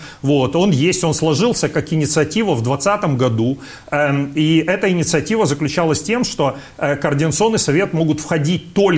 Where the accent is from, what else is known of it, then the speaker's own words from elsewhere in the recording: Belarus; Вопрос в том, что мы, белорусы, мне кажется, что уже наелись